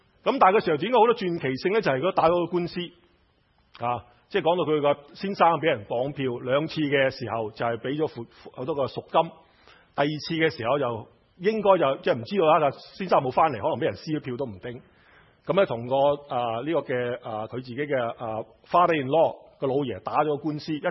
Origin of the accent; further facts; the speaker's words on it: China; 就算是皇帝来讲都是要是向上天来祈福我们中国人都会每一年的时候皇帝都会祈福的